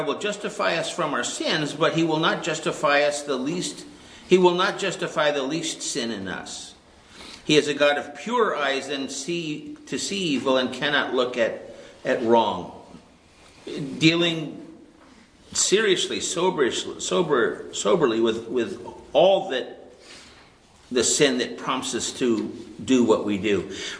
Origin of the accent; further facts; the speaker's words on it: New York, United States; accent: New York; Add in my New York accent, that doesn't help me at all.